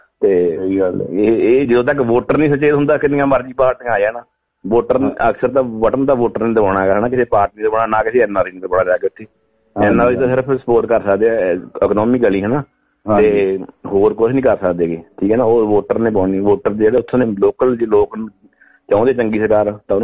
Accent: Punjab, India; ਮੈਂ ਖੁਦ ਪੰਜਾਬੀ ਹਾਂ

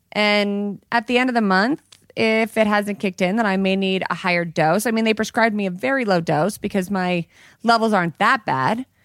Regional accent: Colorado, United States; In my home state, where I'm from.

